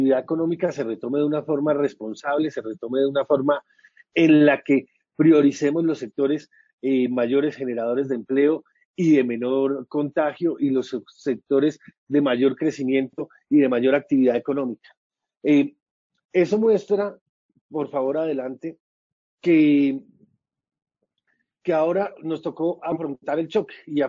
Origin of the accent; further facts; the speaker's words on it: Colombia; el confinamiento específico que todos decidimos como colombianos para proteger la vida